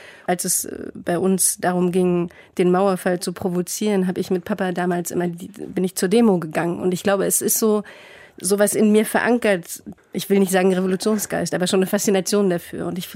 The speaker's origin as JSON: {"language": "German", "region": "East Germany", "country": "Germany", "tie": "born or raised there", "said": "ich bin in Ostdeutschland groß geworden und da lernten wir, wenn überhaupt, erstmal Russisch und kein Französisch."}